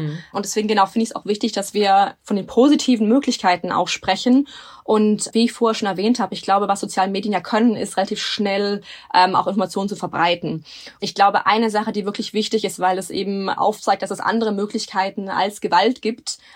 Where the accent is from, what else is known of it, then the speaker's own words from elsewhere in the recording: Israel; wir sind aus Israel